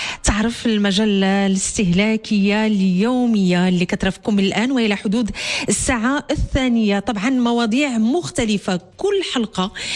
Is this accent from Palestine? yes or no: no; Morocco; حنا كمغاربه كمواطنين